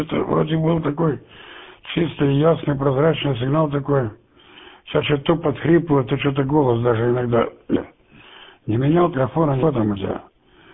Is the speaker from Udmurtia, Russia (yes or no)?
no; Chelyabinsk, Chelyabinsk Oblast, Russia; я с Урала там же, по Челябинска